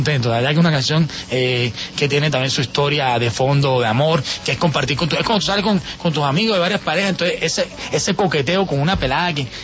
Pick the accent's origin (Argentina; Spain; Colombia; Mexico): Colombia; Cartagena, Bolívar; que es de mi tierra también, de Cartagena.